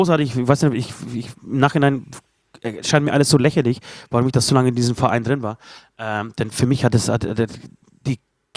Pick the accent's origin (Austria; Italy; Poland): Poland; German is a second language; es war nicht leicht als Pole, also nicht deswegen leicht, weil ich irgendwie an der Kirche hängen würde, sondern weil die Kirche an sich, der katholische Glauben, so dermaßen meine Erziehung geprägt hat und mein Leben eigentlich so bis 25, 30.